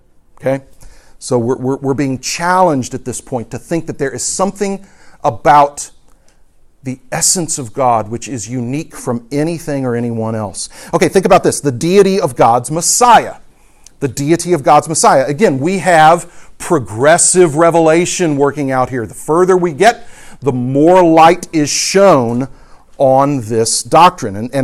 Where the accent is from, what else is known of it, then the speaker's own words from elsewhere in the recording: Houston, Texas, United States; When I was growing up in Houston, Texas, we were members of a large church that had a choir and an orchestra